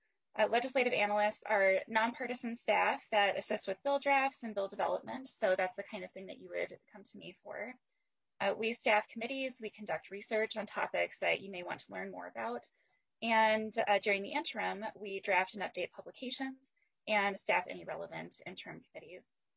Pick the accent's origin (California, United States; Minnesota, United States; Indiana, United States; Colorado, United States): Minnesota, United States; I am from Greater Minnesota